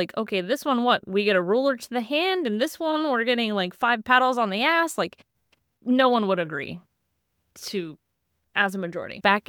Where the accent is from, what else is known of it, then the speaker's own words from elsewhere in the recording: Texas, United States; I grew up in Texas and the culture of your neighbors or your friends